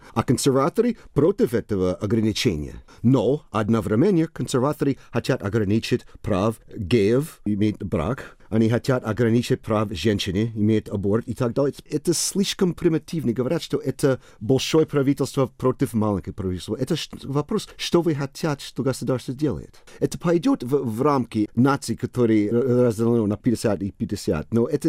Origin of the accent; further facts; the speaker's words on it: Connecticut, United States; born there; Russian is a second language; Ты не был так широкий в Коннектикуте, где я родился